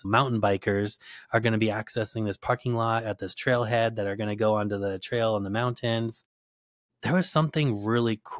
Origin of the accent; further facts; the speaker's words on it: Phoenix, Arizona, United States; So I grew up here in Phoenix and went to Arizona State University.